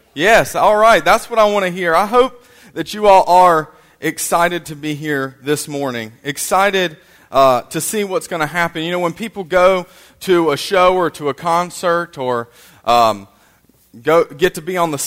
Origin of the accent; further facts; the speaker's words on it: High Point, North Carolina, United States; also born or lived in Michigan / Georgia; now in Randleman, United States; I was raised, well, in Randleman, technically. I was raised in High Point, and now I live in Randleman.